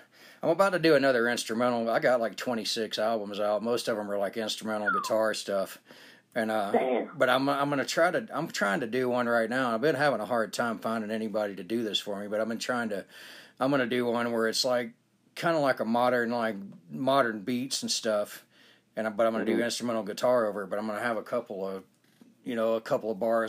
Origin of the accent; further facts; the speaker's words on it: Atlanta, Georgia, United States; And I, like I said, I'm from Atlanta, so I'm familiar with how, you know, there it's different.